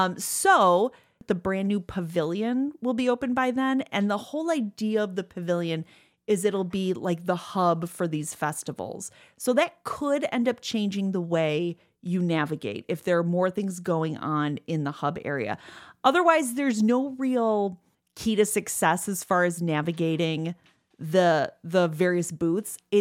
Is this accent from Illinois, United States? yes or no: yes; Chicago, Illinois, United States; Yeah, we're from Chicago. We like our snacks.